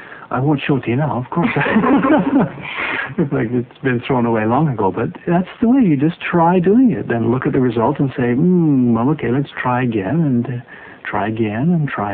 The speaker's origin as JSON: {"language": "English", "country": "Canada", "said": "I'm a Canadian, I guess, and we don't do it that way."}